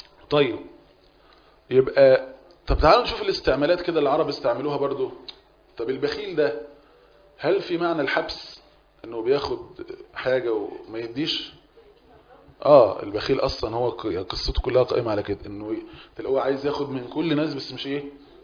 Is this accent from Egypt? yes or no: yes; Egypt; يعني احنا مصريين مش كلمة مش مألوفة يعني بالنسبة لنا